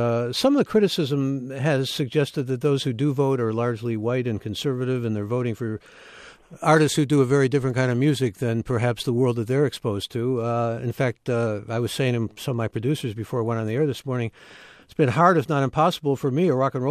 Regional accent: Cleveland, Ohio, United States; and we grew up together literally in Cleveland. He was in the same neighborhood as I was

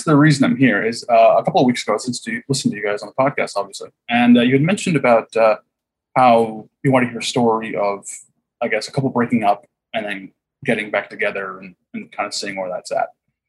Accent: Huntington Beach, California, United States; No. I grew up in Huntington Beach. There's no drive-bys really.

